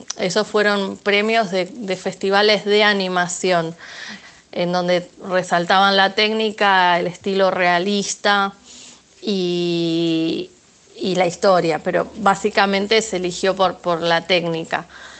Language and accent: Spanish; Argentina; como buena argentina